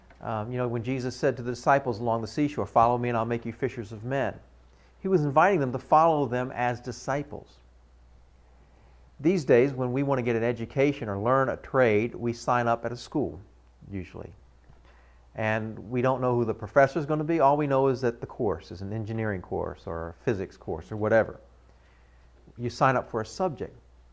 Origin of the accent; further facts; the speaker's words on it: United States; born there; I said, "Well, I was born in America. I was raised in such and such a church."